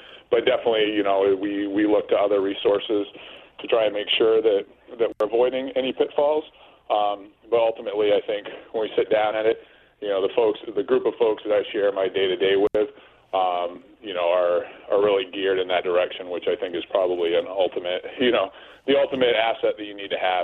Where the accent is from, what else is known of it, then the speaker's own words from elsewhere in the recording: Pittsfield, Maine, United States; I grew up in Pittsfield, had left, gone out of state. I moved the company back with me about 8 years ago.